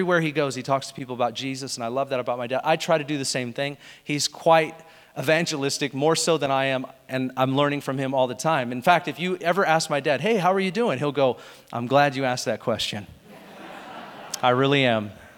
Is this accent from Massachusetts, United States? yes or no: no; Seattle, Washington, United States; But because I'm born and raised in Seattle, I project it into my experience when I'm at churches